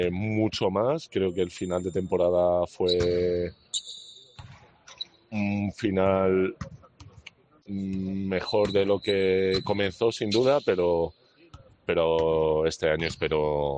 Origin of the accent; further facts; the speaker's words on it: Madrid, Community of Madrid, Spain; now in Granada, Spain; Soy madrileño, efectivamente. De familia vasca. Mi abuelo fue el último ya de la descendencia. El resto ya madrileños.